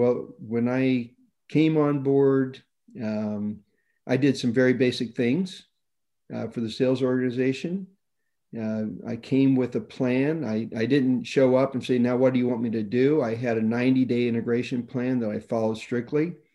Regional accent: California, United States; also born or lived in Boca Raton, United States; I lived the majority of my life in Southern California

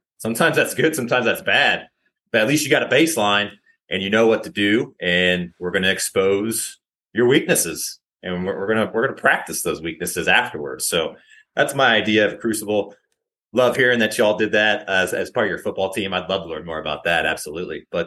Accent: Indiana, United States; born and raised in Indiana, oldest of four.

